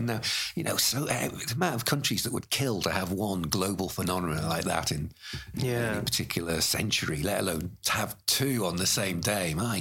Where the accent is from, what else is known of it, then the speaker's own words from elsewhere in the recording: United Kingdom; we're British.